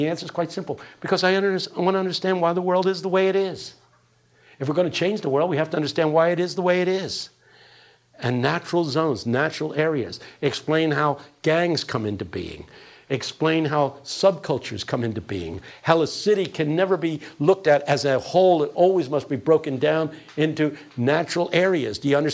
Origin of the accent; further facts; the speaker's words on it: Philadelphia, Pennsylvania, United States; I owe everything to growing up in West Philadelphia.